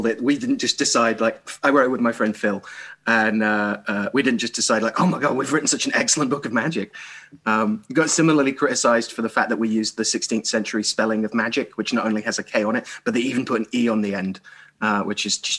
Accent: Birmingham, West Midlands, United Kingdom; now in United States; I grew up in Birmingham in the 80s

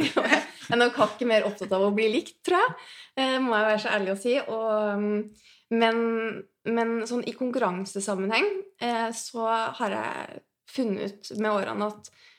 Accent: Trondheim, Trøndelag, Norway; Og jeg er fra Trondheim, 30 år

